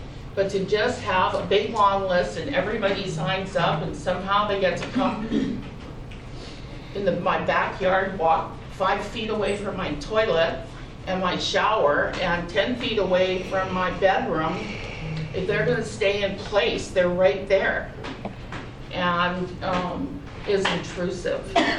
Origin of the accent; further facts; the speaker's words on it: Hawaii, United States; I'm a Hawaiian, and I live there